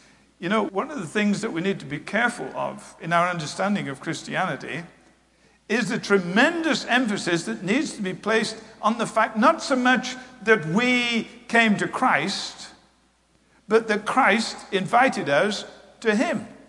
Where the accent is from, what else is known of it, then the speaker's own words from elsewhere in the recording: England, United Kingdom; When I was a kid growing up in England